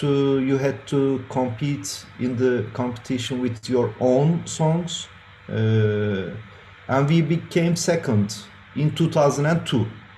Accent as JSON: {"language": "English", "country": "Turkey", "tie": "born or raised there", "second_language": "English", "said": "And but we born and raised in Turkish Islamic culture, and we are also aware of that ethnic sounds."}